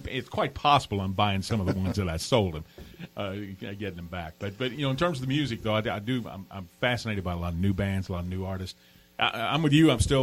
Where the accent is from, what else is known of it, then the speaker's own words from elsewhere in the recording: Leitchfield, Kentucky, United States; sold records in my hometown of Litchfield, Kentucky. I grew up near Litchfield.